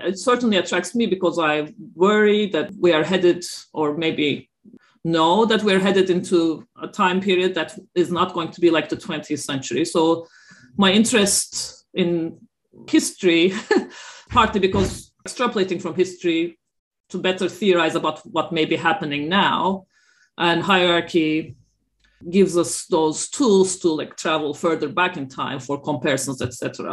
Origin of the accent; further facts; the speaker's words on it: Turkey; I grew up in Turkey.